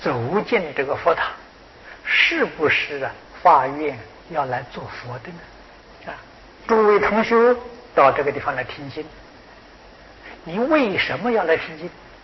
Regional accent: China; 我们中国人讲立志 这一点。

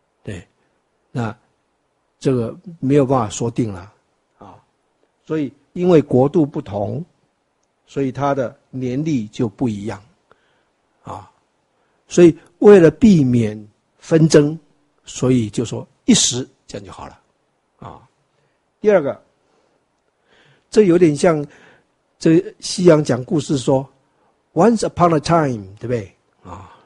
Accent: Taiwan; 那我们台湾人呢，就讲

